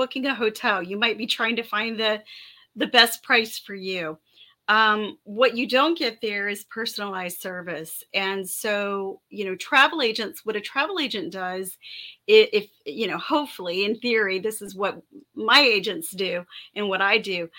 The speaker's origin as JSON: {"language": "English", "region": "East Coast", "country": "United States", "tie": "born or raised there", "also_born_or_lived": "Europe", "lives_now": "Texas, United States", "said": "I grew up on the East Coast, which of course is culturally different here from here in Texas where I live now."}